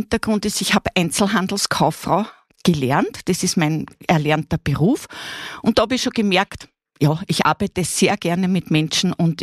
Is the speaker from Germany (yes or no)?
no; Scheibbs, Lower Austria, Austria; now in Wieselburg, Austria; ich bin keine gebürtige Wieselburgerin, ich bin eine gebürtige Schepserin und habe dort auch meine Jugend verbracht.